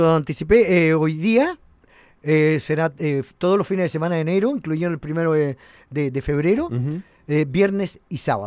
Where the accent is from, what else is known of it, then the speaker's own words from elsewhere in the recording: Chile; Yo creo que eso, nosotros como chilenos, y yo personalmente, me siento tremendamente orgulloso.